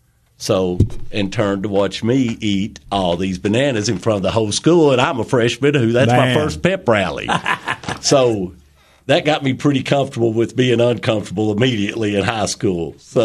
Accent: Livingston, Tennessee, United States; I was born in Livingston, Tennessee.

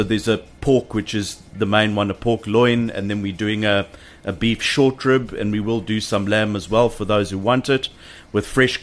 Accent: Johannesburg, Gauteng, South Africa; That was a long, long time ago when I was born and raised in Johannesburg.

